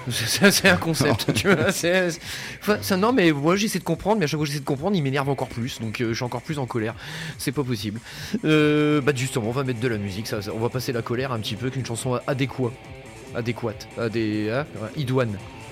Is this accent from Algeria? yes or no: no; Hauts-de-France, France; moi je suis ch'ti, consanguin et fier de l'être.